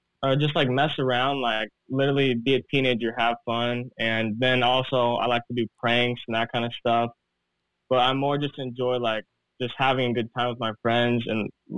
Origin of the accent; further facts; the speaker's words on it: Spokane, Washington, United States; Spokane, Washington, on the east side.